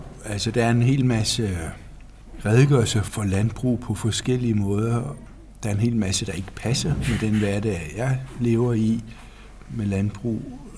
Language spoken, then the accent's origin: Danish; Region of Southern Denmark, Denmark; og jeg er vokset op nede på Als i Sønderjylland, ikke på et landbrug